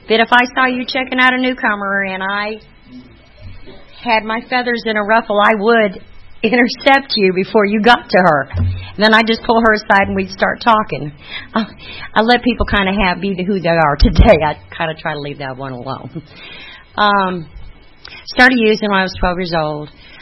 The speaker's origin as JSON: {"language": "English", "town": "Amherst", "region": "Ohio", "country": "United States", "tie": "born there", "said": "I was born in Amherst, Ohio, in the year of 1957. That makes me 56 years old."}